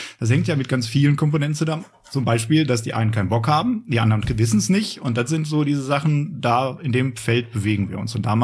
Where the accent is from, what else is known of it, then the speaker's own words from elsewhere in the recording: Bottrop, North Rhine-Westphalia, Germany; Nein, ich bin früher in Springfeld, das ist glaube ich Lehmkuhle, so in diese Richtung. Und dann irgendwann so mit, weiß nicht, 8 oder so hier zur Luise-Hense-Straße direkt um die Ecke.